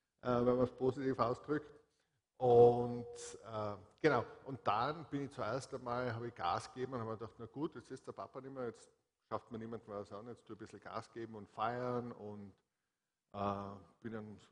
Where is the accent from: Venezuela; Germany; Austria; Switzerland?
Austria; Hall, Tyrol; born or raised there; also born or lived in Innsbruck